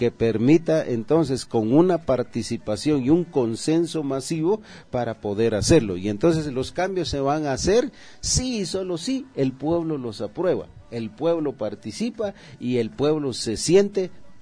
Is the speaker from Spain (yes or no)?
no; Guatemala; Nosotros en el 2015, como pueblo, como guatemaltecos, nos dejamos llevar